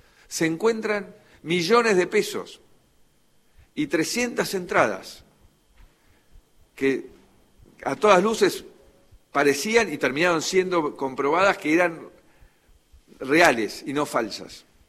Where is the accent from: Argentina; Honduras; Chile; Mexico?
Argentina; forma que tenemos los argentinos de vincularnos